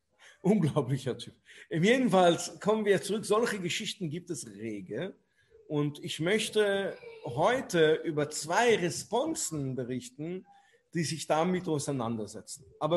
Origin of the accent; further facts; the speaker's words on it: Antwerp, Flanders, Belgium; born there; Ich bin gebürtiger Antwerpener